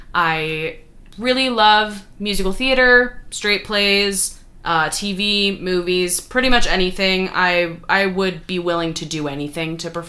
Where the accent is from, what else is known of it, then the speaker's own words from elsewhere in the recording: Kansas, United States; now in Brooklyn, United States; I am originally from Kansas. I very recently moved to Brooklyn, New York